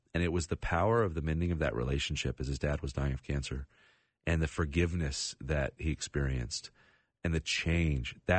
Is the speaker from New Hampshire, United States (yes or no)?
no; Birmingham, Alabama, United States; I'm from Birmingham, Alabama.